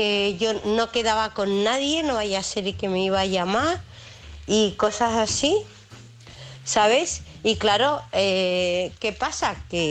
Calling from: United Kingdom; os llamo de aquí desde el Reino Unido.

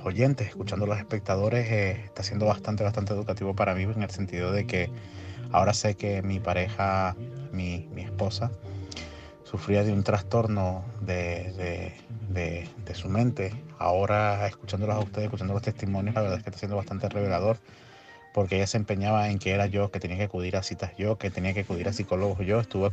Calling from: Tenerife, Canary Islands, Spain; de Tenerife y la verdad es que tu programa de hoy está siendo bastante, bastante educativo.

